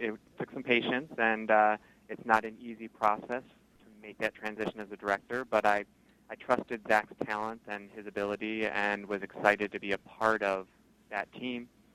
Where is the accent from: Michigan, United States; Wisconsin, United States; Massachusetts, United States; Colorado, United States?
Michigan, United States; Pinckney; now in Los Angeles, United States; I grew up in Pinckney, loved the arts, I loved film, and eventually my long journey took me through Eastern